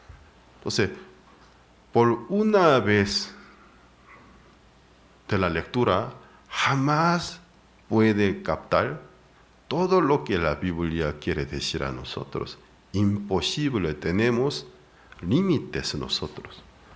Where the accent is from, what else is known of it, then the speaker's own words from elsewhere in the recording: South Korea; Spanish is a second language; moved away; Hace muchos años atrás llegó un misionero de Holanda a mi país de origen, Corea del Sur.